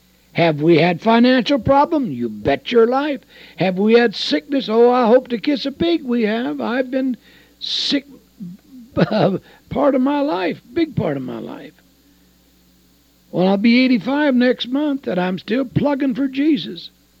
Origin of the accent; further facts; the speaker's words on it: The Dalles, Oregon, United States; I bought an old gospel tent, and I went to the Dalles, my hometown, and I set that big old tent